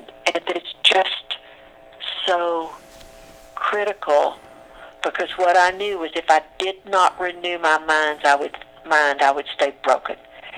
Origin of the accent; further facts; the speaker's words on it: Texas, United States; I'm native Texan, so there you go.